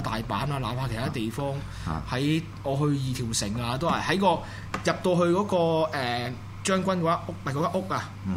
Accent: Hong Kong; 你有冇當我哋香港人係人啊？

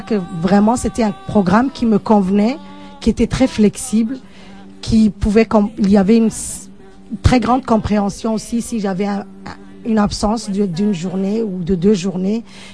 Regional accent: Djibouti; now in Canada; Je suis de l'Afrique de l'Est, je suis de Djibouti.

